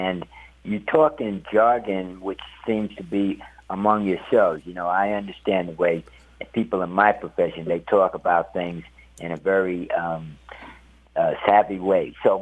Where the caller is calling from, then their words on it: Brooklyn, New York, United States; I'm calling from Brooklyn.